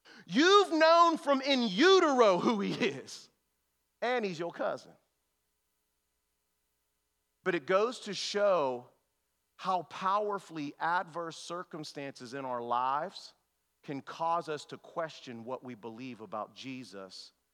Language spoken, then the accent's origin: English; North Braddock, Pennsylvania, United States; growing up in North Braddock, the oldest of three fatherless children, all from different daddies. All three of our fathers were black, and our mother is white.